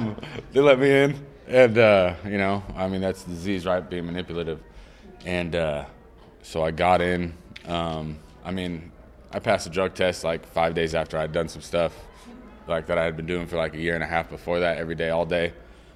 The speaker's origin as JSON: {"language": "English", "region": "California", "country": "United States", "said": "I mean, I'm a hippie from California."}